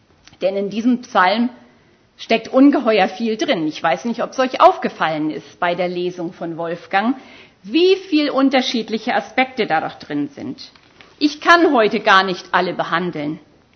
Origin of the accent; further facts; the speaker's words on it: Schleswig-Holstein, Germany; gebürtig in Schleswig-Holstein aufgewachsen. Aber dann hat es mich irgendwann nach Baden-Württemberg verschlagen, wo ich von 1992 bis 1996 an der Bibelschule Adelshofen war.